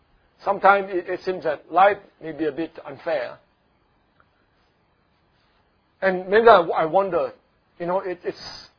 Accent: Singapore; Not just this life I'm talking about, being born a Singaporean, have all the things in Singapore, television, computer, handphones

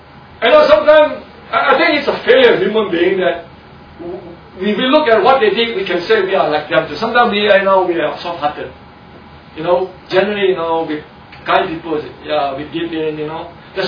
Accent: Singapore; Now, all of us Singaporean

